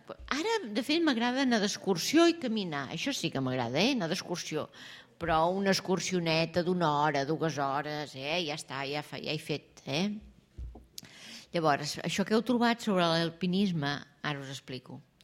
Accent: Catalonia, Spain; el Pedraforca és una muntanya que hi ha al Berguedà, que és d'on jo soc.

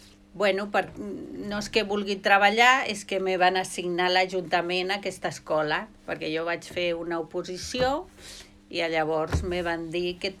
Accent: Sant Feliu de Llobregat, Catalonia, Spain; jo soc de Sant Feliu de Llobregat, i vaig anar a Molins de Rei, que és un poble del costat, a l'Institut de Formació Professional.

